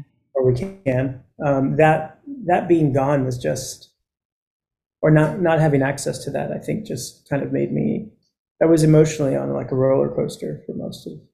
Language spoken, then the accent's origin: English; Texas, United States; I'm from Texas.